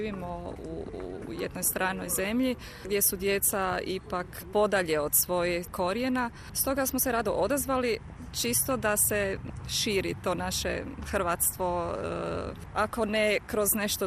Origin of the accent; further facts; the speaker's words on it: Frankfurt, Hesse, Germany; Dolazim iz Frankfurta, iz Njemačke